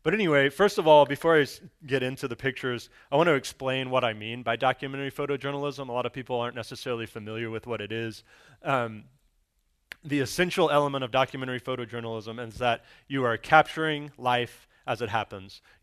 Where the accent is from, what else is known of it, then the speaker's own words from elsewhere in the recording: Dallas, Texas, United States; I was born here in Dallas, actually about a couple hundred yards from this building in Baylor Hospital. I grew up here. I went to Trinity Christian Academy up in Addison.